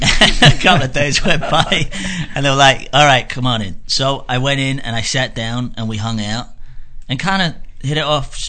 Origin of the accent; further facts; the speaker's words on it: Scotland, United Kingdom; also born or lived in London; Well, I'm originally from Scotland. Lived in London for years. Came over here a couple of years ago.